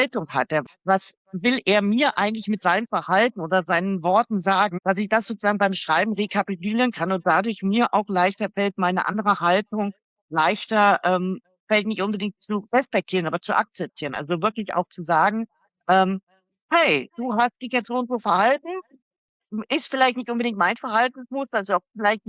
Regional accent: East Germany, Germany; Ich sage und schreibe gerne, ich bin im Osten aufgewachsen. Ne? Ja. Auch wenn ich beim Mauerfall erst 5 Jahre alt war.

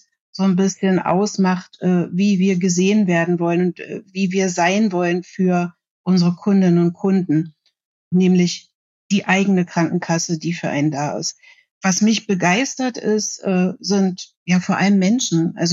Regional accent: Magdeburg, Saxony-Anhalt, Germany; Ich bin also in Magdeburg aufgewachsen, habe da die ersten 27 Jahre meines Lebens also im Osten verbracht

